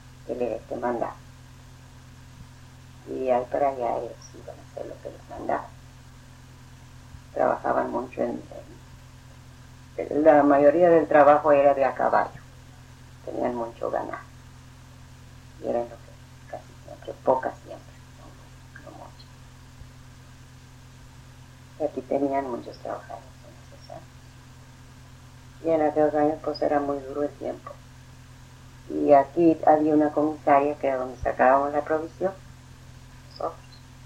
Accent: Alice, Texas, United States; En Alice. El año 1899, el día 9 de noviembre.

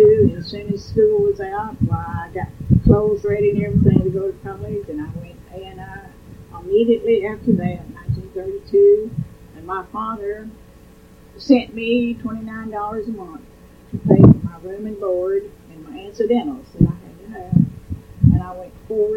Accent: Sinton, Texas, United States; And I rode with this girl from Sinton, my hometown, and it was a new experience to me, I'll admit, from having been in a small school.

